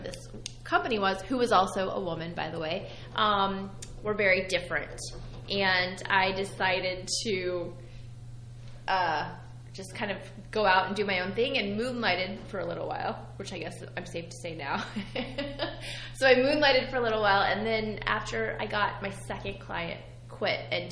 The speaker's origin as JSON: {"language": "English", "town": "Sugar Land", "region": "Texas", "country": "United States", "said": "Well, I'm from Texas. I'm from Sugar Land, Texas, which is like..."}